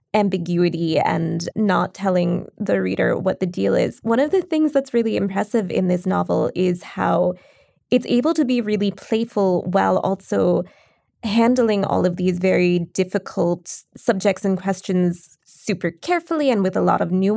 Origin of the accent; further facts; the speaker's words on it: Philadelphia, Pennsylvania, United States; And I grew up in Philly.